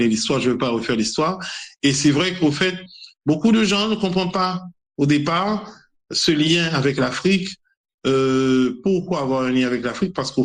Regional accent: Haiti; born there; moi je suis pas africain, c'est vrai, je suis né en Haïti

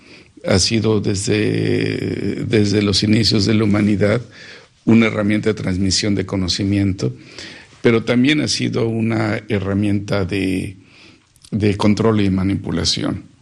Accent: Mexico; tiene que ver con una experiencia mía como mexicano.

